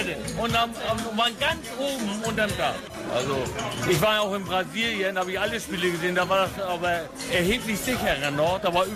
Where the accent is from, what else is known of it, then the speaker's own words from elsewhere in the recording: Hamburg, Germany; ich komme hier aus Hamburg, da sitze ich ganz vorne